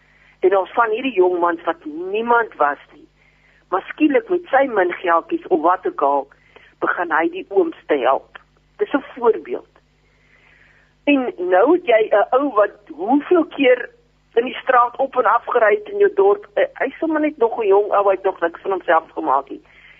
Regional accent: Namibia; ek kom van boere mense, ons kom van Namibia

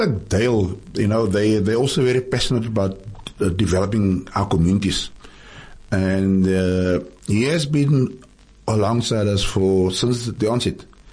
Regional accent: Tafelsig, Western Cape, South Africa; Like I said, I grew up in Tafelsig.

